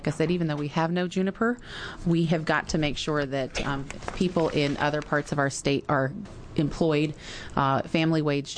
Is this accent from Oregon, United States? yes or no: yes; Oregon, United States; I mean, I grew up in Oregon, born here, you know, raised in the Northwest. And I think we can all agree it's probably, and I've lived other places